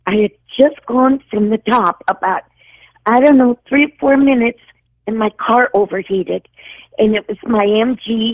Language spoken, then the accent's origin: English; California, United States; moved away as an adult; I grew up in California, and I lived there until I was about 42. And, you know, David, I lived out in the desert, you know, in different towns.